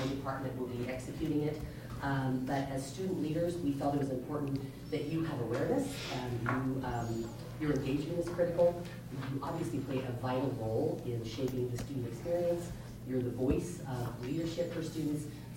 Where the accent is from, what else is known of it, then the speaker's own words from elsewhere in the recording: Nevada, United States; I was a former student athlete, born and raised in Nevada.